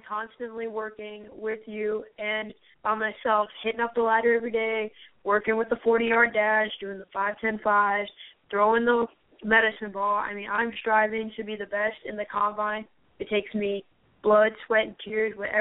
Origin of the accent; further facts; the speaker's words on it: St. Petersburg, Florida, United States; Well, guys … I'm from St. Petersburg, Florida.